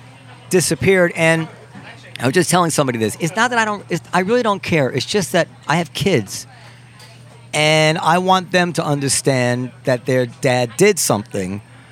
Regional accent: Ardsley, New York, United States; I grew up in Ardsley, which is a town in Westchester

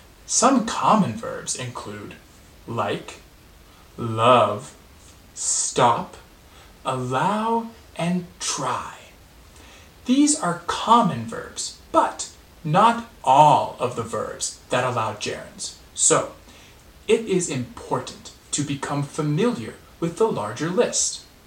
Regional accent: Denver, Colorado, United States; I am from Denver, Colorado, in the United States.

